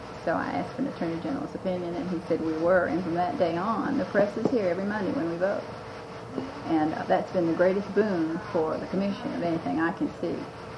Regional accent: Atlanta, Georgia, United States; I've lived in Florida 19 years. I came from Atlanta. I was a Democrat in Atlanta.

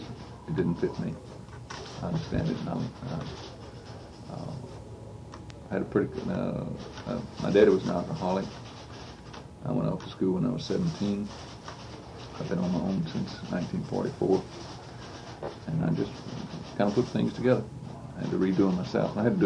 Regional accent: Columbia, Mississippi, United States; I was born and raised in Columbia, Mississippi, Marion County.

